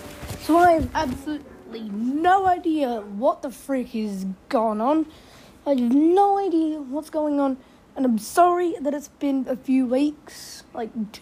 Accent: Australia; Yeah, I'm from Australia, so all of you guys listening would probably have a different currency to me.

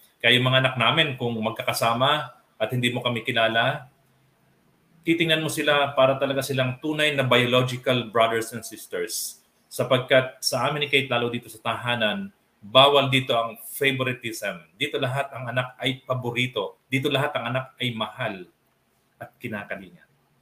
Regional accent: Puerto Galera, Mimaropa, Philippines; Kasi taga Puerto Galera po ako, Oriental Mindoro, at siya ay dito sa Pampanga.

